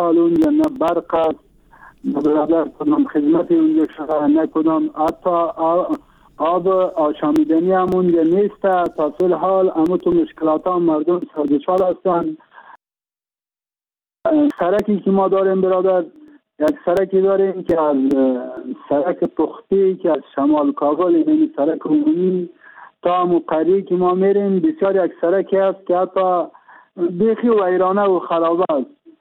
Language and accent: Persian; Afghanistan; اگر ما افغان هستیم